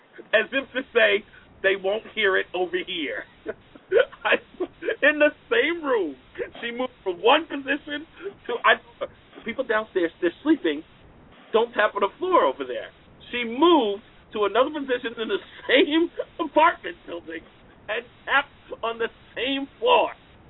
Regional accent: Arizona, United States; So, I'm a girl from Arizona, and we were at a friend's house in the Bronx

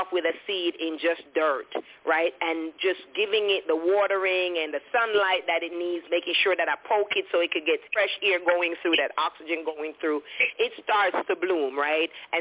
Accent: Jamaica; because growing up in Jamaica and stuff, it was so hot, whatever, whatever.

